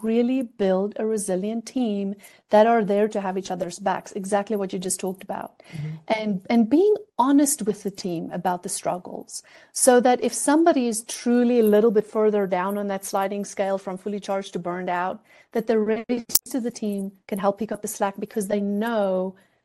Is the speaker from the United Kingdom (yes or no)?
no; South Africa; now in United States; I'm thinking about me as originally a South African. By the way, yesterday I celebrated my 1 year of being a USA citizen